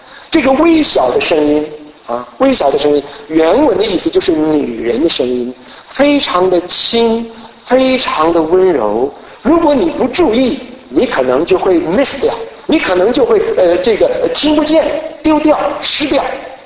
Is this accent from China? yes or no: no; Taiwan; 我就想起我小的时候在台湾的时候